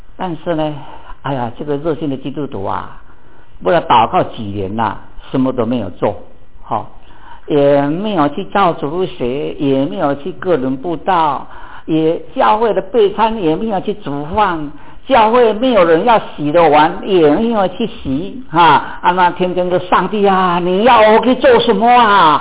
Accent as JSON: {"language": "Chinese", "country": "China", "lives_now": "United States", "said": "那我们在美国，我们都晓得啊，他们美国人的小孩啊，要脚踏车的不容易的，不像我们中国人啊。我们中国人小孩要脚踏车"}